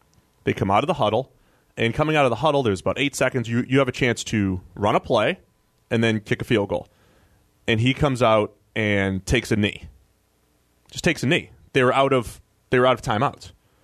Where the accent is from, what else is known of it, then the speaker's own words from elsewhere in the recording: Boston, Massachusetts, United States; But congrats to my hometown, Boston Red Sox.